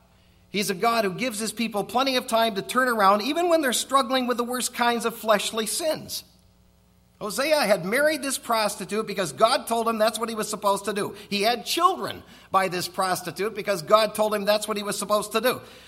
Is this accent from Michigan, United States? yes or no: yes; Otsego, Michigan, United States; I grew up in Otsego, Michigan.